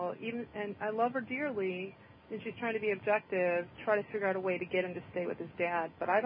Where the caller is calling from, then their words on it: Louisiana, United States; Yeah, hi, Donna. … from Louisiana.